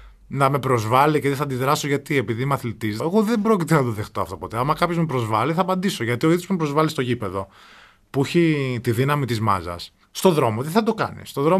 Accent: Thebes, Central Greece, Greece; now in Athens, Greece; όταν έφυγα από τη Θήβα και κατέβηκα στην Αθήνα μόνος.

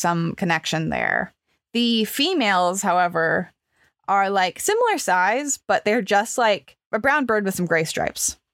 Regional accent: United States; So I just assume that as an American, I should say Pliny.

